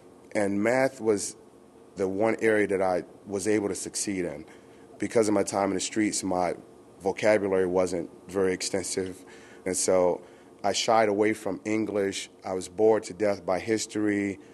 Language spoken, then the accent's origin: English; Capitol Heights, Maryland, United States; I grew up in Capitol Heights, Maryland. Status quo there, you sold drugs, we stole cars.